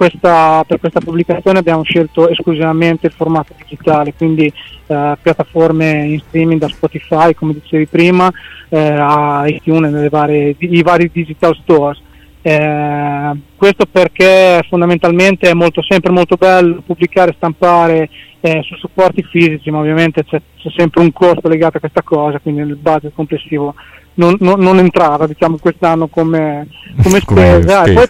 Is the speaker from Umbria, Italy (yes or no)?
no; Cesena, Emilia-Romagna, Italy; siamo tutti di Cesena. Qualcuno un pochino più lontano, ma siamo abbastanza vicini.